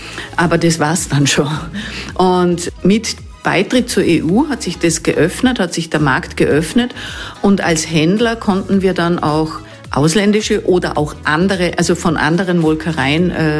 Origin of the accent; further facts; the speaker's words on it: Vorarlberg, Austria; Ich bin jetzt zum Beispiel in Vorarlberg aufgewachsen.